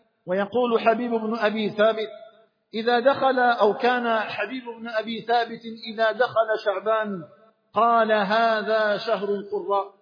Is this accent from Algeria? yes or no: yes; Algeria; اللهم اجعل بلدنا الجزائر آمنا مطمئنا